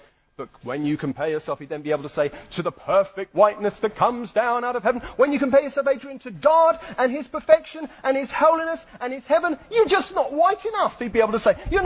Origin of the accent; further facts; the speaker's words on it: United Kingdom; because I'm British.